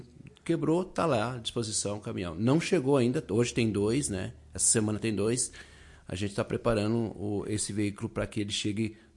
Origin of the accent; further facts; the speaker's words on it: Passo Fundo, Rio Grande do Sul, Brazil; Quando eu venho à Lagoa Vermelha, aliás, faz 2 anos que eu venho para cá, né? Sou oriundo aqui de Passo Fundo